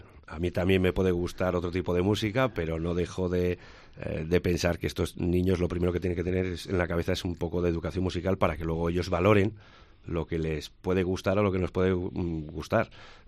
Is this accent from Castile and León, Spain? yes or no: yes; Burgos, Castile and León, Spain; para la gente que somos de Burgos